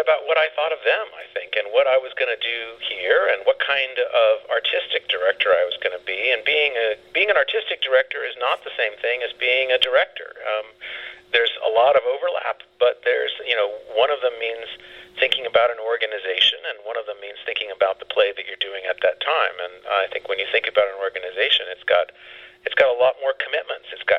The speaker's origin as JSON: {"language": "English", "town": "Washington", "region": "District of Columbia", "country": "United States", "also_born_or_lived": "New York City", "lives_now": "Virginia, United States", "said": "But we're in Virginia, you see, and I'm from Washington, D.C., and I spent most of my life living in New York City, so this is my first time really living below the Mason-Dixon line."}